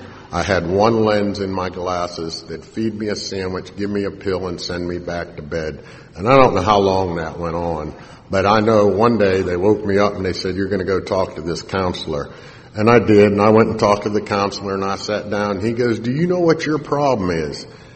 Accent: Pittsburgh, Pennsylvania, United States; You know, because I'm from Pittsburgh area. You got to drink on Super Bowl Sunday.

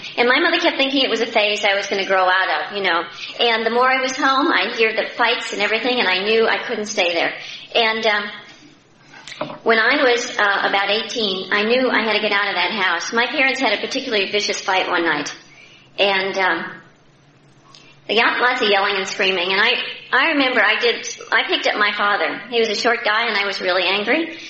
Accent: Cleveland, Ohio, United States; born there; And my parents were very old world. I was born in Cleveland, and that was another one of my problems. If you came from Cleveland, you'd have my problems, too.

